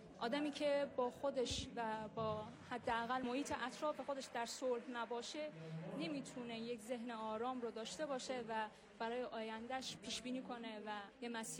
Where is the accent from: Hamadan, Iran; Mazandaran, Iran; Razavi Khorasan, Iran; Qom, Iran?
Razavi Khorasan, Iran; Mashhad; born there; 25 سالمه ساکن ایران و در مشهد متولد شدم و یک مهاجر افغانستانی